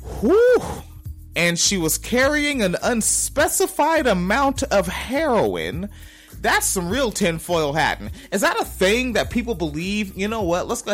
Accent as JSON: {"language": "English", "region": "Washington", "country": "United States", "said": "I'm from Washington State. It makes sense that I've been on that road."}